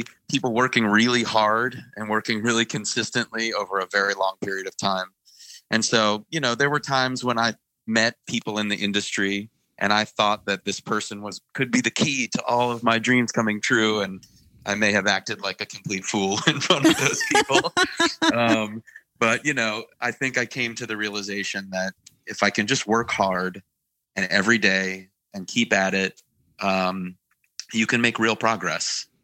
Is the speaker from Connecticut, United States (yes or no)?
no; New Orleans, Louisiana, United States; that's all these artists that I grew up with, because I grew up in New Orleans. So for me, that's like a love letter to my hometown.